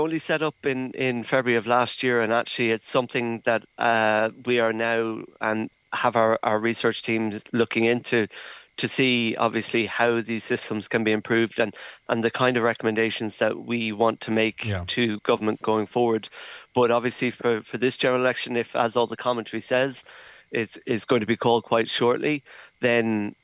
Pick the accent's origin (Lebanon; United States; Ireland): Ireland; Connemara, Connacht; I'm from Connemara, so I use the Connemara Irish.